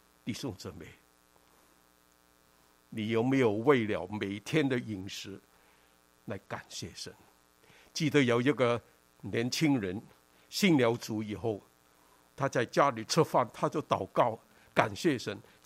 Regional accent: China; moved away as an adult; now in Canada; 我看我们都是从东方来的，从中国来的。 我在1969年就来到加拿大，1971年就在温哥华做牧师

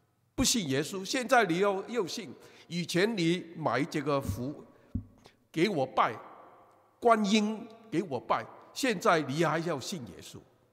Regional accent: China; 第二个就是我们中国人，我们礼义之邦5000年来一直是一个孝道的重视这个 的国家

